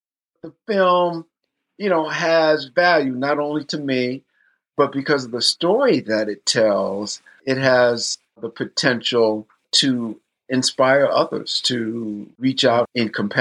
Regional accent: Virginia, United States; also born or lived in Europe / New York; because I grew up in Virginia and then abroad. You know, I lived in Europe for 3 years and then in the suburbs of New York City.

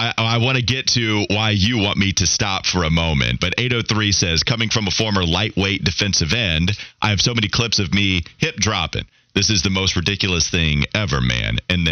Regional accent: Claremont, North Carolina, United States; I have to remind you again that I'm from Catawba County / Claremont. Like, I grew up in that environment

